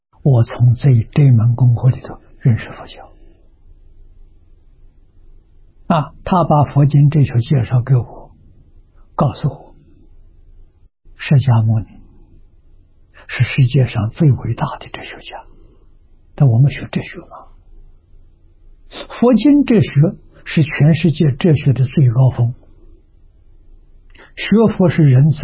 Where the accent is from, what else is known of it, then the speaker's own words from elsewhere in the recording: Lujiang, Anhui, China; 他是同城人，我家乡在庐江，我们的距离现在20多公里，很近啊